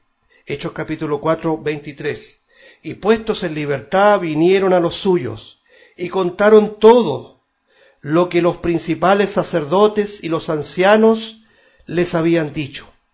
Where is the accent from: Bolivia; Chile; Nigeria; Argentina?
Chile; lo vamos a decir como chilenos que somos